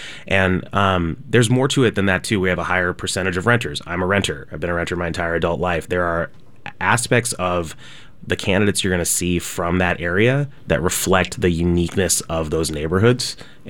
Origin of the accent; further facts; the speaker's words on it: Portland, Oregon, United States; Yeah, so I'm originally from Overlook. I was born there.